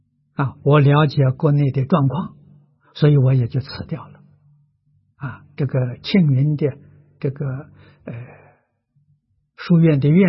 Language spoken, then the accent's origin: Chinese; Lujiang, Anhui, China; now in Hong Kong; 我在家乡庐江实际禅寺啊，这是我故乡的一个庙啊